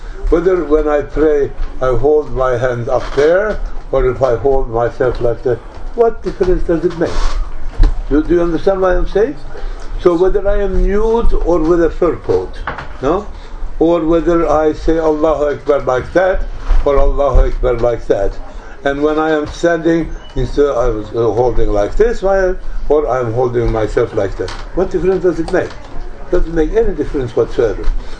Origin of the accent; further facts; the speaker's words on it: Turkey; English is a second language; I am from Turkey. Right?